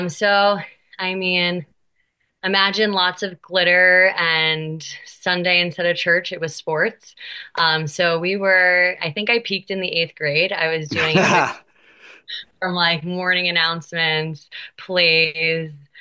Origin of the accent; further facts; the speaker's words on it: Mahwah, New Jersey, United States; now in Jersey City, United States; I am a born and raised Jersey girl. Grew up in a town called Mahwah, New Jersey. For those of you that don't know where that is, it's the last exit.